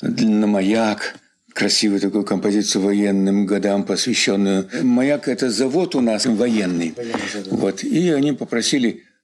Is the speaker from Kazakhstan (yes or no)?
yes; Kazakhstan; now in Russia; Мы приехали оба из Казахстана.